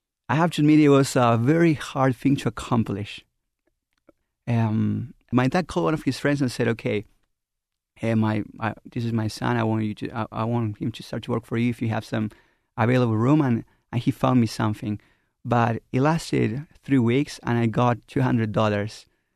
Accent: Argentina; English is a second language; now in United States; I started my mission in Tempe, Arizona, and I'm from Argentina.

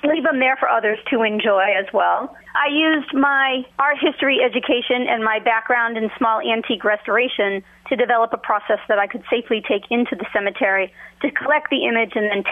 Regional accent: Massachusetts, United States; I grew up in Massachusetts, oldest part of the country. We have these old burial grounds in every town and all over the place.

